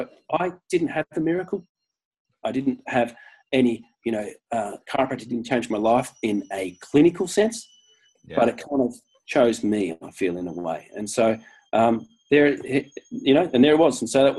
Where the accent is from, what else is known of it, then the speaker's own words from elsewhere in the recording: Australia; So my father's like, I'm half and half, I'm half caste, right? So I'm half New Zealand, I suppose. And my, you know, dad's a Kiwi and I was brought up in Australia.